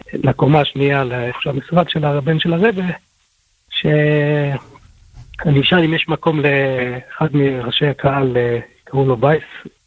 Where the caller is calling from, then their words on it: Bnei Brak, Tel Aviv District, Israel; אני מבני ברק.